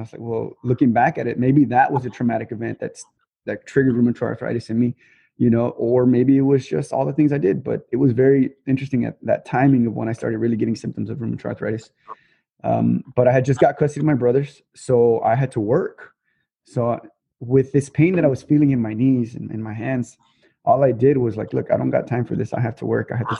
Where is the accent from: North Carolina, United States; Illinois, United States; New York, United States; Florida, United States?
Illinois, United States; Chicago; Matthew and I were different because we were raised in Chicago and they were raised here